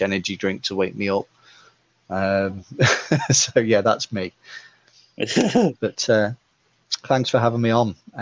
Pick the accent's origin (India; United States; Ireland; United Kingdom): United Kingdom; Mold, Wales; there's a pie shop in my hometown of Mold called Hulson's, and they make the nicest pork pies